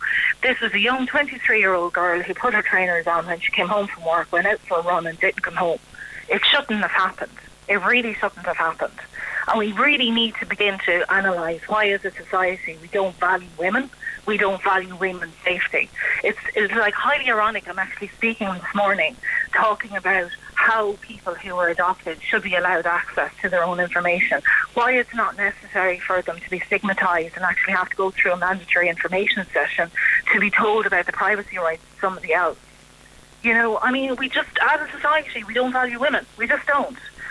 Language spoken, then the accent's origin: English; Tullamore, County Offaly, Ireland; I'm actually from Tullamore. I live in Tullamore. I'm speaking to you from Durrell, which is where the school is that Ashley Murphy taught in.